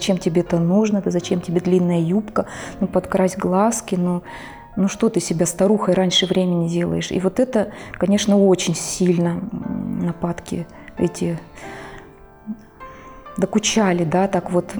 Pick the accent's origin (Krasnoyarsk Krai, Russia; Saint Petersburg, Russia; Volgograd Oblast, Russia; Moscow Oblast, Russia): Krasnoyarsk Krai, Russia; Yeniseysk; Я родом из Красноярского края, город Енисейск, родной брат Тобольска.